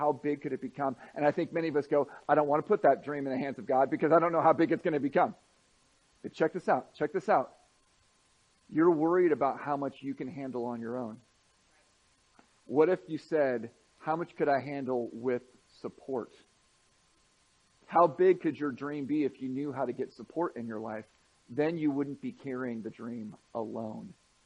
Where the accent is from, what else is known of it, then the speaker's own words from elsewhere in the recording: United States; I'm American. Like, I don't need to have that with me.